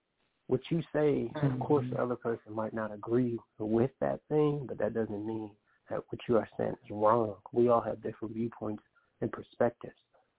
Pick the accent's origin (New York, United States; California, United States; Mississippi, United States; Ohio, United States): Ohio, United States; Cleveland; I'm coming from the Cleveland area, east side of Cleveland, 152nd in St. Clair area. And that's the area I grew up in.